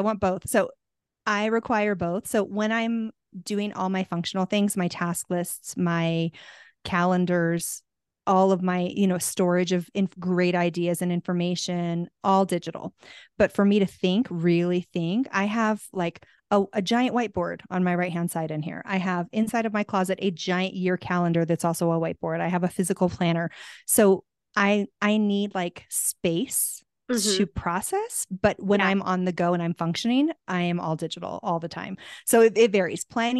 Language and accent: English; Tucson, Arizona, United States; also born or lived in California; now in Santa Fe, United States; I'm not going out because I'm from Tucson. So I'm from hot weather, warm. Yeah. I lived in California for 20 years.